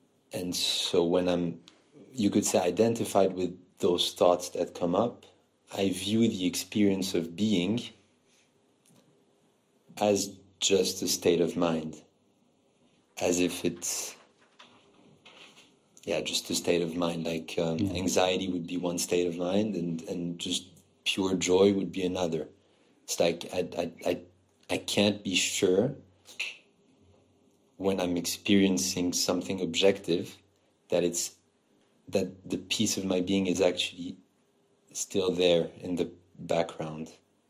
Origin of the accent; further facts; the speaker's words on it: Geneva, Switzerland